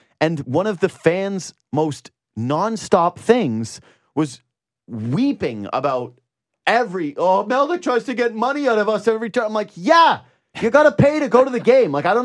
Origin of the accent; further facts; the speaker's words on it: Whitehorse, Yukon, Canada; Like, I'm from Whitehorse, Yukon.